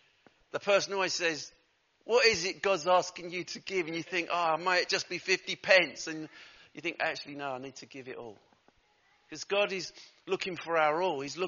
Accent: Basildon, East of England, United Kingdom; I always say I'm from Basildon, which really upsets her because she likes to say we're from Wickford.

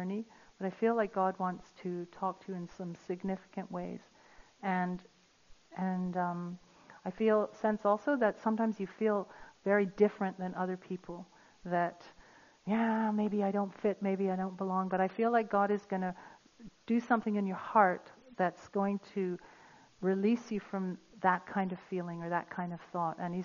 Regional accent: United Kingdom; I'm not one, by the way, I'm British. Don't I look British and sound British? I am.

